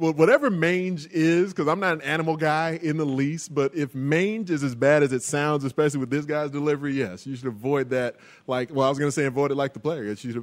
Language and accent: English; Illinois, United States; accent: Chicago; And that's where my Chicago accent.